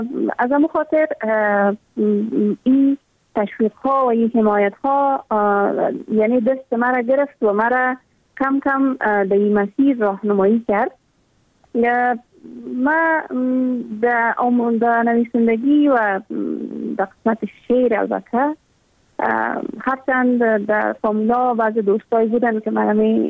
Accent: Afghanistan; ما هم مثل میلیون ها دختر دیگه در دامن جنگ بزرگ شدیم و در همون سیاترین سالایی که در تمام ولایت افغانستان در روزهای مکتب برای دخترها بسته بود.

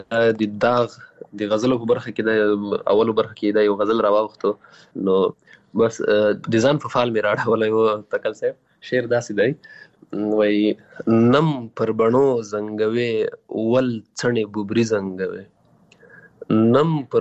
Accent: Paktika, Afghanistan; born or raised there; also born or lived in Waziristan, Pakistan

